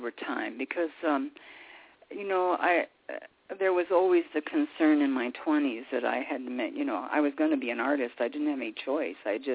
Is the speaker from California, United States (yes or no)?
no; New York, United States; I grew up in the Finger Lakes in upstate New York, and I reached into the banks of the clay